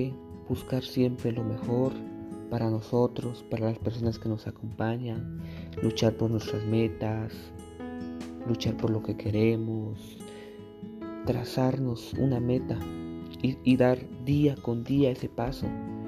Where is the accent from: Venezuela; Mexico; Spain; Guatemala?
Guatemala; unidos como guatemaltecos, como todo un planeta juntos, para salir adelante